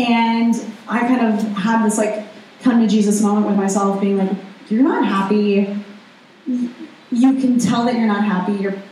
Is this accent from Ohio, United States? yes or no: yes; Ohio, United States; I am from Ohio, like you said